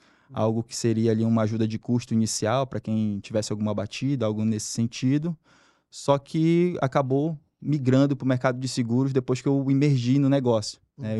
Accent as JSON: {"language": "Portuguese", "town": "Santarém", "region": "Pará", "country": "Brazil", "said": "Nós somos de Santarém do Pará, né? Lá no oeste paraense."}